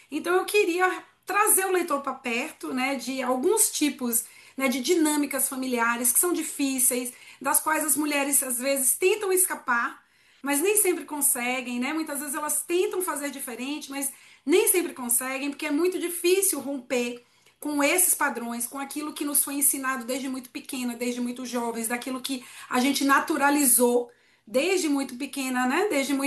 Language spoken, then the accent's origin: Portuguese; Salvador, Bahia, Brazil; moved away as an adult; now in São Paulo, Brazil; Eu morei, enfim, toda a minha juventude em Salvador, eu vim para São Paulo já adulta.